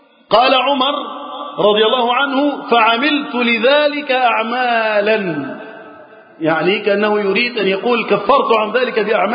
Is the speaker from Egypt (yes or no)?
yes; Egypt; اللهم احفظ بلدنا مصر وسائر بلاد المسلمين من الفتن.